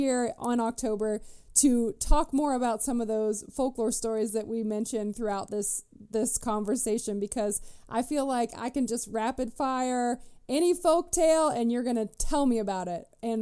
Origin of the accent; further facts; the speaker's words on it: West Virginia, United States; I'm not originally from the area, so I'm always excited to, I'm from West Virginia originally